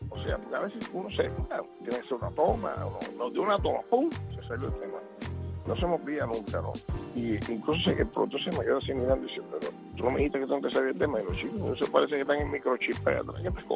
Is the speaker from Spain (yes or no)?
no; Cuba; moved away; yo me fui de Cuba.